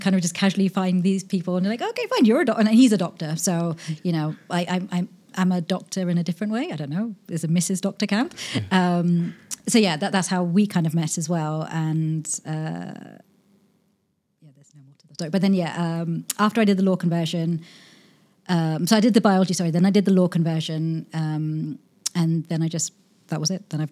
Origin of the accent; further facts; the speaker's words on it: East Midlands, United Kingdom; now in Dubai, United Arab Emirates; Okay, so I was born and raised in England, in the East Midlands. For people who don't know, imagine England's a triangle. I'm kind of right from the center.